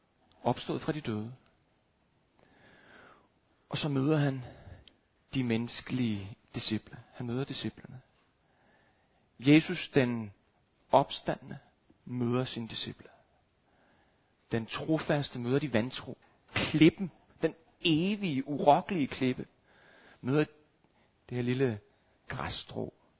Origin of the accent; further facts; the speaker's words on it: Copenhagen, Capital Region of Denmark, Denmark; Jeg er vokset op herinde i København og bor nu på Vestjylland med mine tre børn.